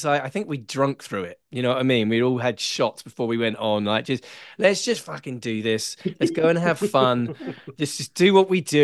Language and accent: English; Nashville, Tennessee, United States; Well, listen, I grew up in Nashville, Tennessee.